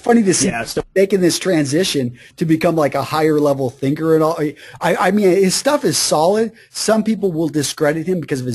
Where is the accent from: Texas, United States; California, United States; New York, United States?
Texas, United States; Greenwood; when I was growing up in Greenwood, Texas.